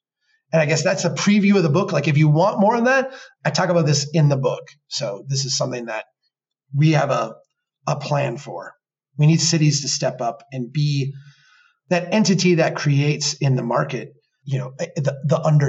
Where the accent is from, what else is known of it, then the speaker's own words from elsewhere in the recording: Minnesota, United States; I'm from Minnesota. I remember when we got our basketball team when I was a young kid.